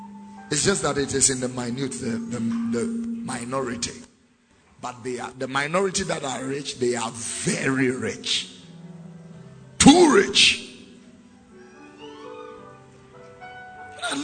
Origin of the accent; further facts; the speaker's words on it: Abeka, Greater Accra, Ghana; also born or lived in Tesano, Ghana; I was born in Tesano. I grew up in Fadama and Abeka. I have been a Muslim before.